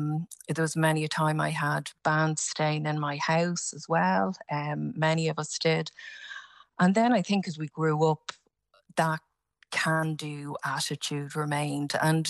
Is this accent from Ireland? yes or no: yes; Baldoyle, Leinster, Ireland; I was really fortunate, I think, growing up in Baldoyle, as were so many of us